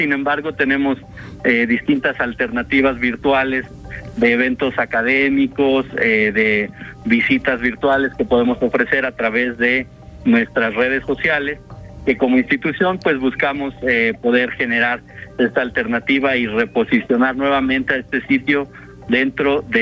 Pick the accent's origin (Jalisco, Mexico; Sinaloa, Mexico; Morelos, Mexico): Morelos, Mexico; nos deben de hacer sentir orgullosos como morelenses y como mexicanos